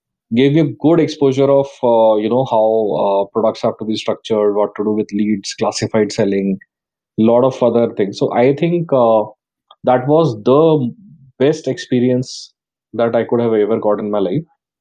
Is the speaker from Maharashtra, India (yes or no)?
no; Jaipur, Rajasthan, India; I hail from Jaipur, did my schooling from St. Xavier's in Jaipur